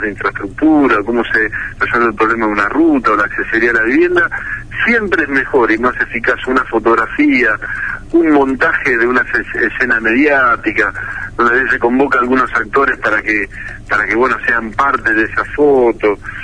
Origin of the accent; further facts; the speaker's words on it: Santa Fe, Argentina; creo que como santafesinos estamos perdiendo una oportunidad maravillosa de ir por las reformas de fondo que la provincia necesita